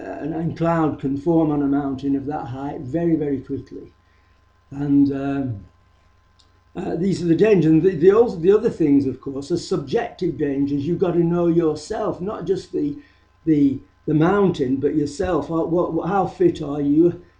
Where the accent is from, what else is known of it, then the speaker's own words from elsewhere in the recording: United Kingdom; As a British climber or mountaineer, we are often sheltered from the objective and subjective dangers of alpine climbing by the very fact that our own mountains are quite small in contrast to the Alps.